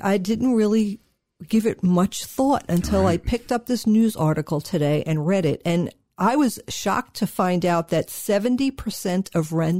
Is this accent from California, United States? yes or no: no; New York, United States; accent: New York; my New York accent